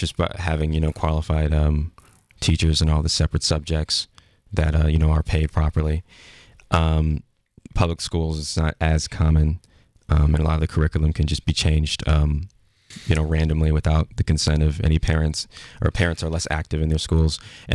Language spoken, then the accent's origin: English; Chicago, Illinois, United States; I mean, honestly, like growing up in Chicago and stuff, it really did.